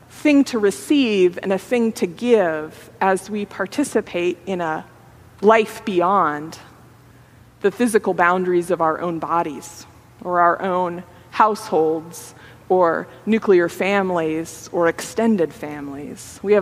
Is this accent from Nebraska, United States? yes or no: yes; Grand Island, Nebraska, United States; How the mosaic behind the altar in the little church I grew up in Grand Island, Nebraska, endures